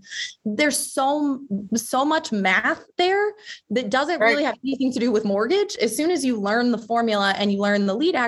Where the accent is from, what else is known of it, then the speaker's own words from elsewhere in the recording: Texas, United States; I grew up in Texas.